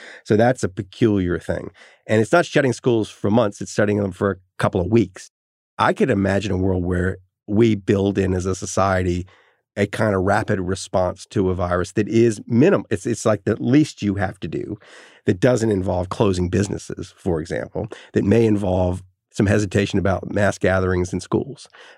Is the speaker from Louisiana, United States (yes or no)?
yes; New Orleans, Louisiana, United States; When I was growing up in New Orleans, nobody evacuated.